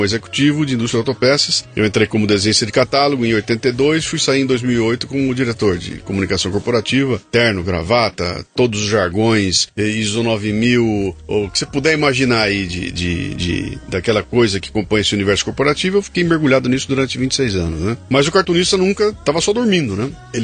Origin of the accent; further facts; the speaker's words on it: Bauru, São Paulo, Brazil; eu sou de Bauru, interior de São Paulo, minha formação era para ser cartunista e escritor. Eu vim para São Paulo, estudei comunicação, me formei no Mackenzie